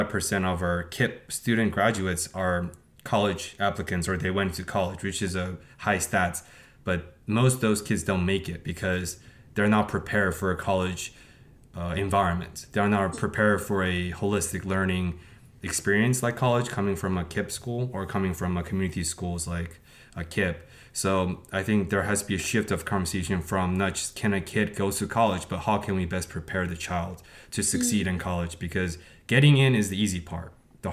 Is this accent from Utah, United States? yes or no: no; Camden, New Jersey, United States; I'm sure you've heard growing up in Camden district.